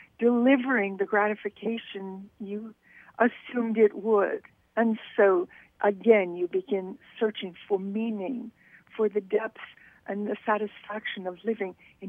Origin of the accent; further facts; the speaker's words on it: United States; Well, I'm American. For most of my life, I led a very normal kind of American existence.